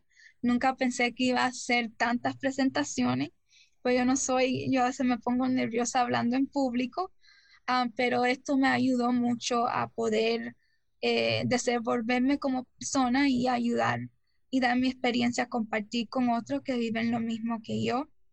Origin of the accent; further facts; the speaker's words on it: Cuba; por lo menos de donde yo soy, como cubana, todo le hacen risa